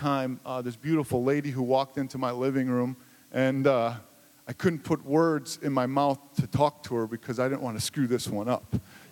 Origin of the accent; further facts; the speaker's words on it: Racine, Wisconsin, United States; I grew up here in Racine. I had some great loving parents that came over from Germany after World War II and didn't have much.